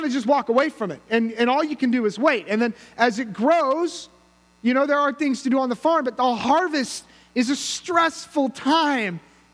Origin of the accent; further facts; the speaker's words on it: California, United States; And for me as a Californian, that was, you know, cute and fun.